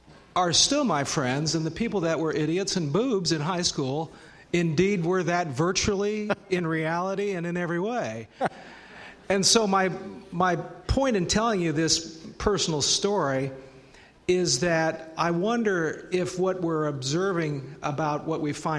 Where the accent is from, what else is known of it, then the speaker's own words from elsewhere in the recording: Taylorsville, United States; I'm from Taylorsville.